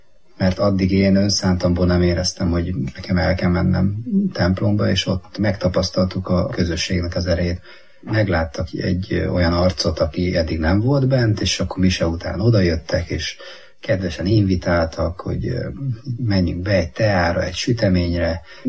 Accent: Biatorbágy, Pest, Hungary; a Maja férje. Születésem óta itt Biatorbágyon élek, szintén katolikus családban nőttem fel.

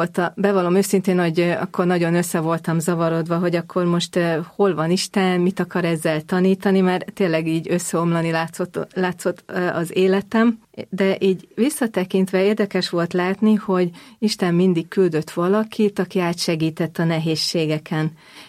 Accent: Dány, Pest, Hungary; now in Budapest, Hungary; Egy Gödöllő közeli kis faluban zajlott a gyerekkorom, Dánya falu neve, ahol a szocializmus alatt is megtartották az emberek a hitüket. Az első nagy fordulat az életemben akkor volt, amikor Pestre kerültem 1987-ben

